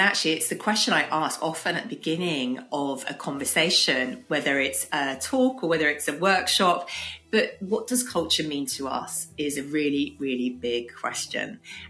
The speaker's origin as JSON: {"language": "English", "region": "London", "country": "United Kingdom", "said": "if I describe myself, I'm a Londoner, I'm British"}